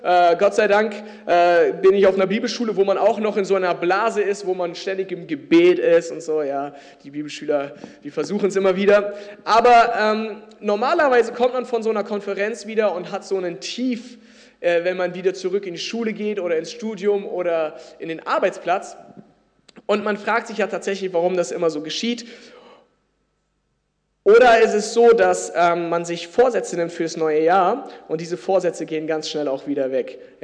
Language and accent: German; Hilden, North Rhine-Westphalia, Germany; also born or lived in Langenfeld; Ich komme gerade aus Hilden, aus der Gemeinde, wo ich aufgewachsen bin. Aber auch Langenfeld ist eine Gemeinde, in der ich auch mit groß geworden bin.